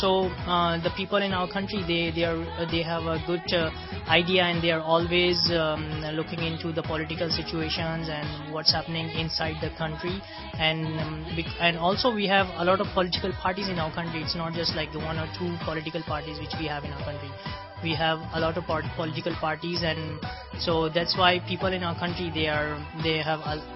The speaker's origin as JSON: {"language": "English", "country": "Pakistan", "said": "I come from Pakistan."}